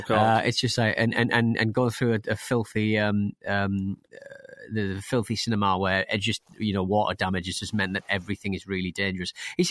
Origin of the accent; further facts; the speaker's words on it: Hartlepool, North East England, United Kingdom; There was a series of videos set in my hometown of Hartlepool